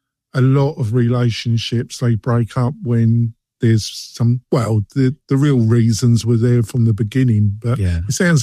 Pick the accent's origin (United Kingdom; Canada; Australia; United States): United Kingdom; England; Because I'm English, so... a bit like Scandinavian, we don't discuss money and that, but I do now.